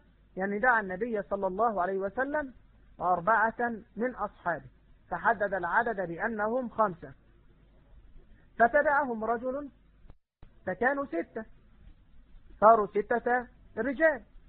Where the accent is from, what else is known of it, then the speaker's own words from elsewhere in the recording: Egypt; وعندنا في مصر يعني يعبرون عن مثل هذا فيقولون عزومة مركبية